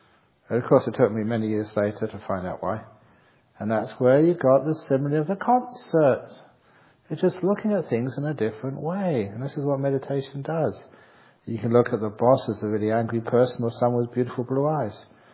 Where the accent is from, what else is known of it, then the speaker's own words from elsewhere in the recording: London, United Kingdom; growing up in London